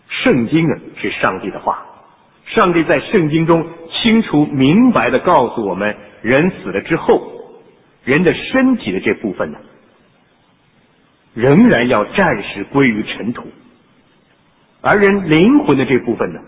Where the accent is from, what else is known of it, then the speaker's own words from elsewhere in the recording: China; 我就想到我们中国人常说